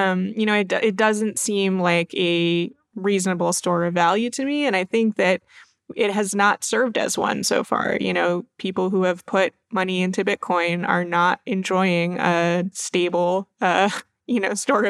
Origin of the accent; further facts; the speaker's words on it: Maine, United States; I'm originally from Maine, and I'm visiting family here.